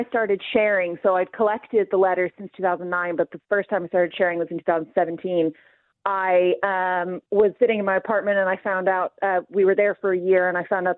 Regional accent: United States; moved away as an adult; now in Ireland; I grew up in the States. I lived in the States. I moved to Ireland in 2018.

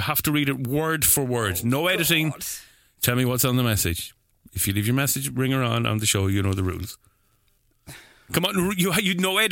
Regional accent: Ireland; If you say soy Irlandés, I'm Irish, it'll get you anywhere in Spain.

